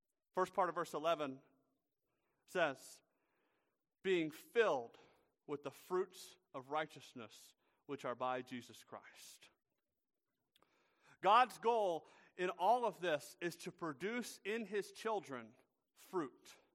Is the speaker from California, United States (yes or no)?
no; Georgia, United States; born or raised there